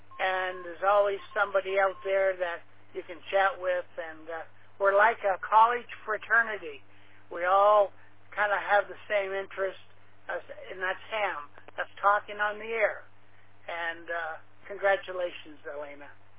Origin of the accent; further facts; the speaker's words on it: New Brunswick, Canada; I'm calling to you through Echolink, and I'm from New Brunswick, Canada, New Brunswick, near St. John.